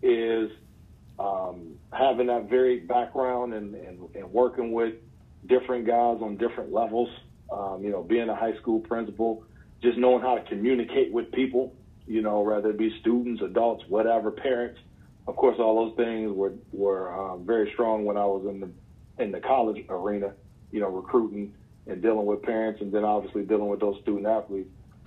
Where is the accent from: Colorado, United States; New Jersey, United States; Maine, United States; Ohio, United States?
Ohio, United States; Youngstown; But I'm originally from Youngstown, Ohio. That's where I grew up and everything.